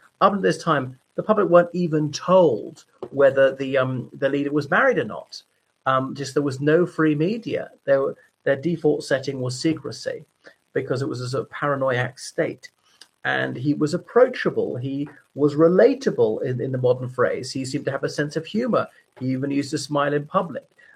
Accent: Ireland; everybody, I'm … from Ireland.

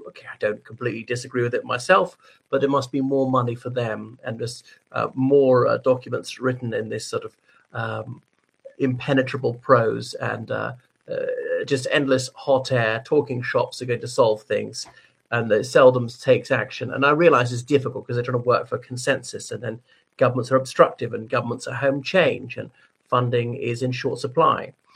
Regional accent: Ireland; from Ireland.

